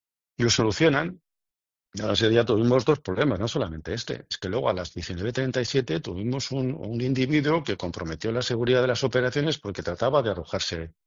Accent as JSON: {"language": "Spanish", "town": "Bilbao", "region": "Basque Country", "country": "Spain", "said": "También tenemos otras peores, las de mi pueblo, Bilbao, 88,8."}